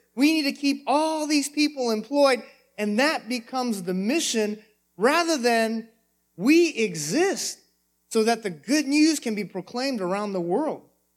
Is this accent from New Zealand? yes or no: no; California, United States; And California is spiritual darkness. My hometown where I grew up is spiritual darkness.